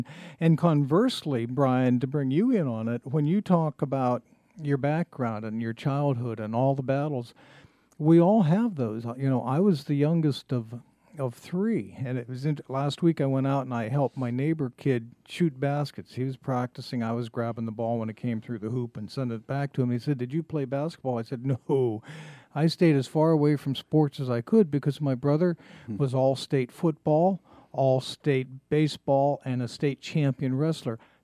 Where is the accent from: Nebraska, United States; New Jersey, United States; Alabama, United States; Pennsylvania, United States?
Pennsylvania, United States; Greenville; My hometown of Greenville, Pennsylvania, has gone on some hard times over the years, lost all of its major industries.